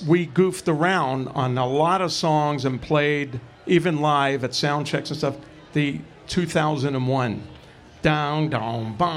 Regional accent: Brooklyn, New York, United States; Angelo and I grew up in Brooklyn together.

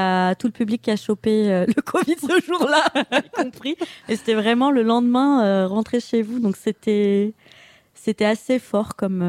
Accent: Toulouse, Occitanie, France; Je suis de Toulouse, mais j'ai beaucoup été dans les Pyrénées, dans un village qui s'appelle Arbas

